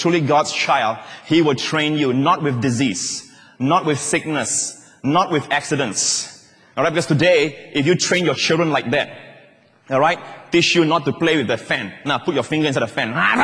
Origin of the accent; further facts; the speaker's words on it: Malaysia; now in Singapore; You know, when I crossed over from Malaysia, we went for holidays. Then we came over from Malaysia.